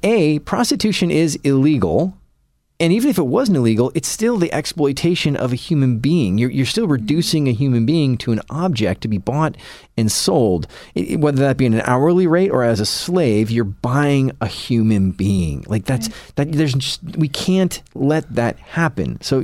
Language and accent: English; United States; It's stuff that you, as an American, we tend to think, oh, that happens in other places, other parts of the world